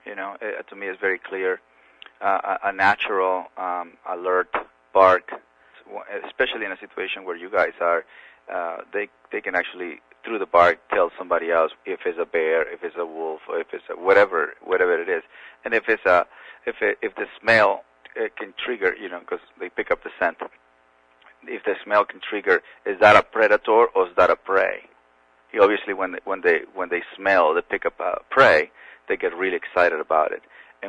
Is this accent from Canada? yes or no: no; Mexico; I'm from Mexico, I'm from a farm